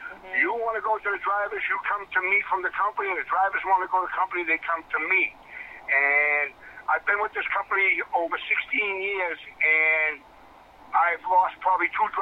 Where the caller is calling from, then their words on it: Boston, Massachusetts, United States; Good morning, Tim. Good morning, Jackie. How are you? I'm from Boston.